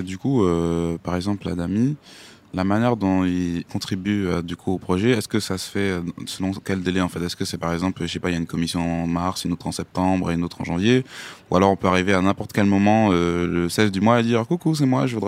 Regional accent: Amiens, Hauts-de-France, France; Donc, c'est ça ma région d'origine, donc c'est la Somme, le Nord maintenant, parce qu'il y a eu une fusion.

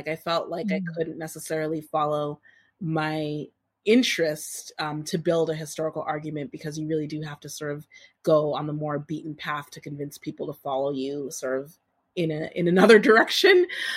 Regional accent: Boston, Massachusetts, United States; Full disclosure, she and I knew each other vaguely growing up in Boston. We both grew up in Boston.

